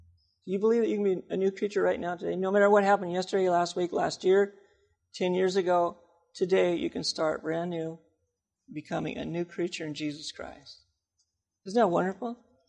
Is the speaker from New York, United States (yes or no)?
no; Seattle, Washington, United States; especially when the Seahawks won the Super Bowl, because I'm from Seattle.